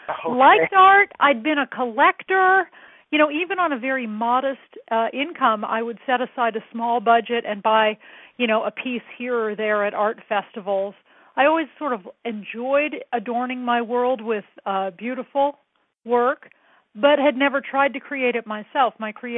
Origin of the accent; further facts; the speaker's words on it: Kansas City, Missouri, United States; now in San Francisco, United States; I grew up in the Midwest in the Kansas City area, and I went to the University of Missouri.